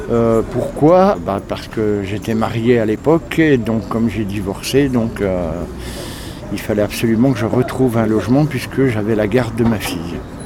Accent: Bourgogne-Franche-Comté, France; je suis enfant de la DAS, donc j'ai été sur une exploitation agricole dans la Nièvre, et donc pas sur une petite exploitation, donc sur une exploitation de 500 et quelques hectares.

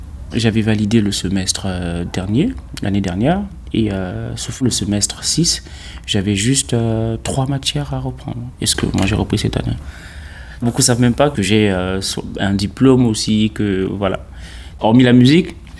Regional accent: Gabon; first language Fang; French is a second language; À part ma langue natale, le fan. Ça s'écrit avec un F, F-A-N-G. Et c'est la langue majoritaire du Gabon, quoi.

